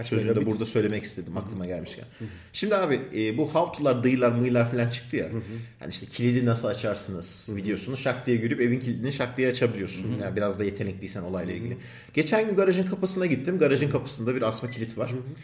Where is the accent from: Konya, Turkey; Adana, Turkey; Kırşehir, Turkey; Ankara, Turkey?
Ankara, Turkey; Tabii sevindirik bir Ankaralı olarak.